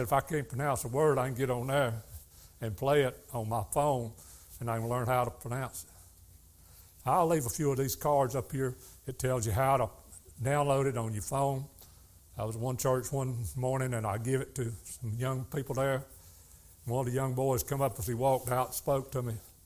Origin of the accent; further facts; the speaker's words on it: North Carolina, United States; And I was raised in Philadelphia Baptist Church in Stanley County here.